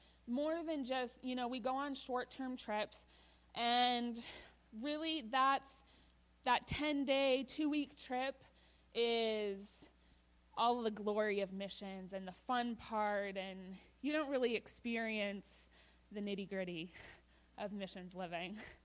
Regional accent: Maine, United States; also born or lived in Vermont; I am from Maine. That is where I was born and have spent pretty much most of my life, except for 2 years that I can claim I lived in Vermont.

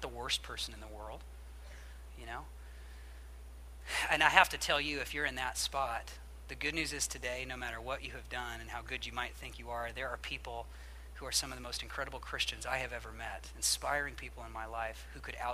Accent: United States; I'm an American.

